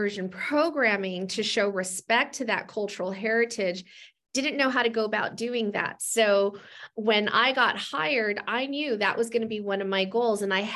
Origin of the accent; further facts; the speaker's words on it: Los Angeles, California, United States; You know, I grew up in Los Angeles in a community that was predominantly Latino, like 99%. I always tell people, yeah, I grew up in a Latinx bubble